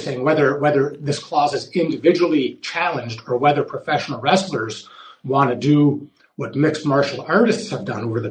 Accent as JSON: {"language": "English", "country": "Canada", "said": "I'm a Canadian lawyer."}